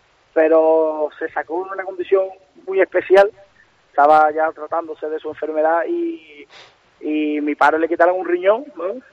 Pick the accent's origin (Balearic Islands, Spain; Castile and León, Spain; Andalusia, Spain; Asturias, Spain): Andalusia, Spain; Cádiz; Se canta en Cádiz, se exporta desde Cádiz, soy de Cádiz.